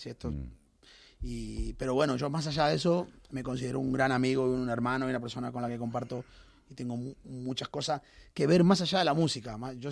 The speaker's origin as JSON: {"language": "Spanish", "country": "Argentina", "said": "Pero yo no, no soy el típico argentino."}